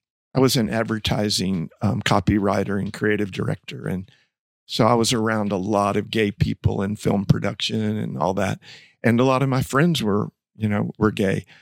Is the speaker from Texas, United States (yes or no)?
yes; Dallas, Texas, United States; There were a lot of expectations growing up in Dallas, Texas in the 1950s and 60s.